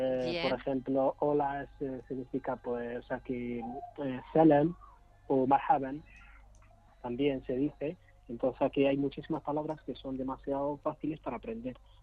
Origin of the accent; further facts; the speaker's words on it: Morocco; now in Madrid, Spain; Sí, soy marroquí.